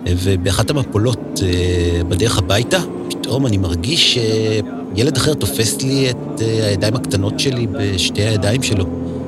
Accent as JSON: {"language": "Hebrew", "town": "Haifa", "region": "Haifa District", "country": "Israel", "tie": "born or raised there", "said": "פה גדלתי בקרמל בחיפה. זה מקום מאוד יפה, הוא גם מאוד פסטורלי"}